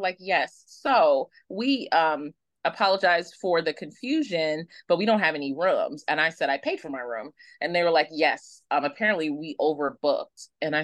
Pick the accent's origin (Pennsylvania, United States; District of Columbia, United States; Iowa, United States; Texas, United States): Pennsylvania, United States; Philadelphia; I am from Philly, so I'm a very North Philly person.